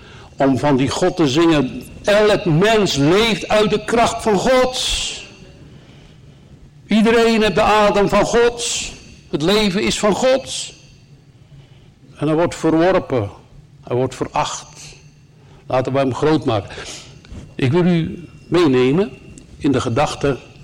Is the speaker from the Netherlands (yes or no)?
yes; Netherlands; En het is goed dat wij daarover onze zonde belijden, want we zijn Nederlander.